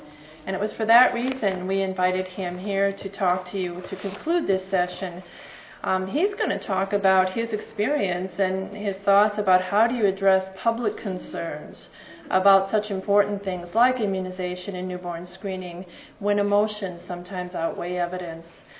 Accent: Minnesota, United States; I'm from Minnesota, and when you say the name Ed Ellinger, you think public health.

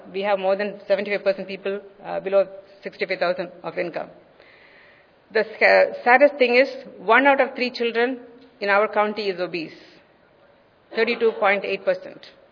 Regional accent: San Antonio, Texas, United States; I'm from San Antonio, Texas, and that's where I work for the City Health Department.

